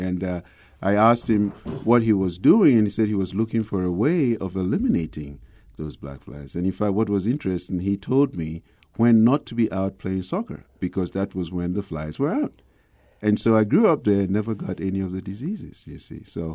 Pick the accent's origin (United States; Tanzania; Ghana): Ghana; I grew up in Ghana. It's a West African country with a population of about 20 million. And I grew up in a small town where they built a hydroelectric plant.